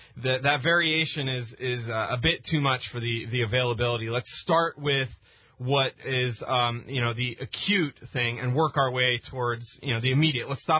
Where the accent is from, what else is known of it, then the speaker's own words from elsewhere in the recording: Pacific Northwest, United States; I grew up in the Pacific Northwest, very close to Hanford, one of the most radioactive parts of the country.